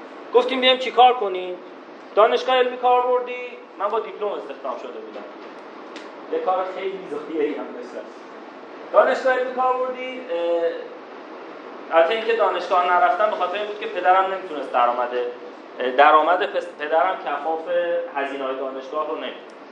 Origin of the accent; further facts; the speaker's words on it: Zanjan, Zanjan Province, Iran; moved away as an adult; now in Tehran, Iran; من بچه زنجانم. سال 82 من از زنجان اومدم تهران و هیچی نداشتم